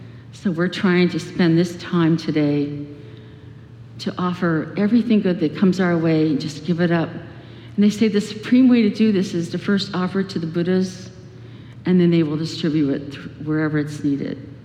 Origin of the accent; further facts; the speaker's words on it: Miami, Florida, United States; born there; I was born in Miami, Florida, and vacationed a great deal in Sanibel.